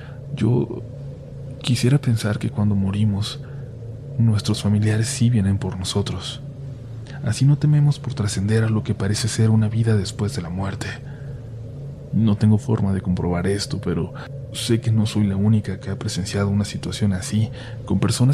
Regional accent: Morelia, Michoacán, Mexico; Soy de Morelia, Michoacán, ciudad que recientemente se ha vuelto popular en el mundo del ciclismo por su ubicación ideal para tomar rutas de montaña y de ruta.

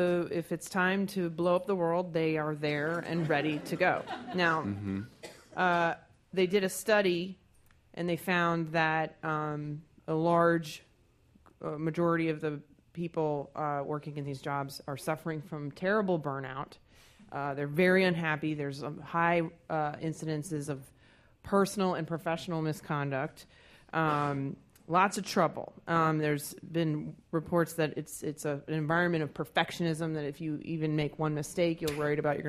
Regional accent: the South, United States; I call it Falling Down because I'm from the South.

